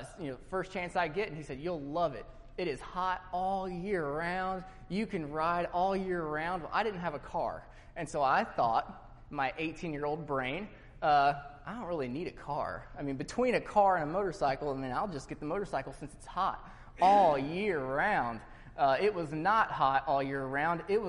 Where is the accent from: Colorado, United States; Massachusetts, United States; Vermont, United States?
Colorado, United States; look, we grew up outside of Denver. Like, this is a totally different culture down there.